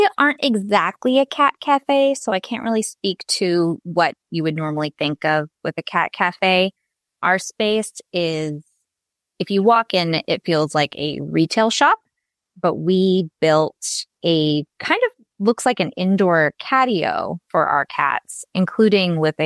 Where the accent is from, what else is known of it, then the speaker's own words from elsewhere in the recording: Long Beach, California, United States; When we moved back to my hometown of Long Beach, I wanted our next chapter to really give back to the community.